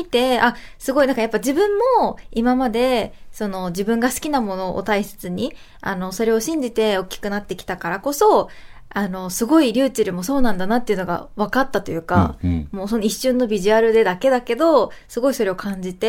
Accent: Osaka, Japan; moved away as an adult; now in Tokyo, Japan; 本当、私大阪出身なんですけど、もう大阪では見たことのない

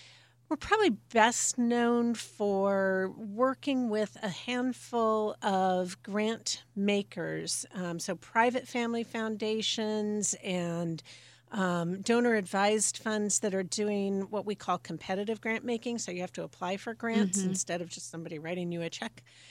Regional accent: Seattle, Washington, United States; And I'm from Seattle, and my mother said

